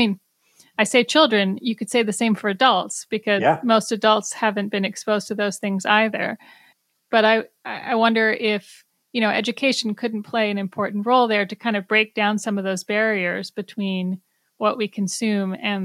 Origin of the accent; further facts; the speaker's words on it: United States; I confess, as an American, I feel some despair about